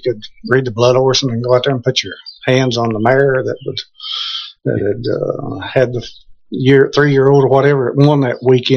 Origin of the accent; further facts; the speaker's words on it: Kentucky, United States; Originally from Eastern Kentucky, Pike County.